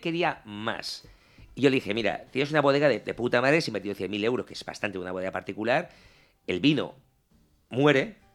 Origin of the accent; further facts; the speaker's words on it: La Rioja, Spain; yo soy de Rioja, soy de Ribera y de ahí no lo saco.